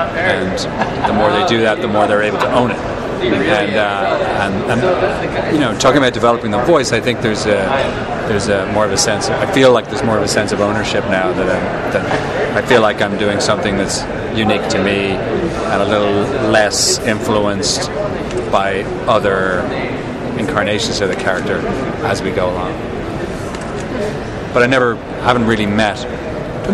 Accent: Sandycove, Leinster, Ireland; I come from a nice town called Sandy Cove, South Dublin.

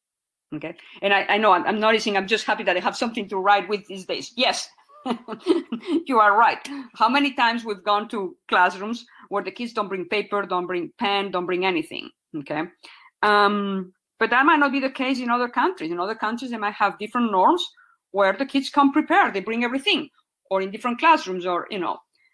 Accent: Mexico; English is a second language; in many countries, like where I grew up and in Mexico, the students stay in the room and the teachers are the ones who move.

